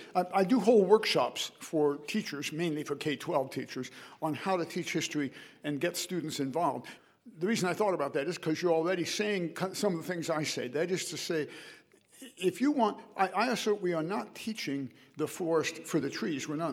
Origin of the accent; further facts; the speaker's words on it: Illinois, United States; I knew I came from Illinois.